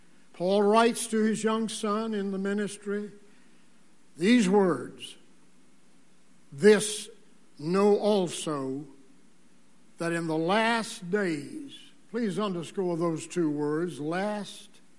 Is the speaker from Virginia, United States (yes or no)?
yes; Danville, Virginia, United States; One of his meetings was held in my hometown, Danville, Virginia, when my stepmother was just a 12 or 13, 14-year-old girl.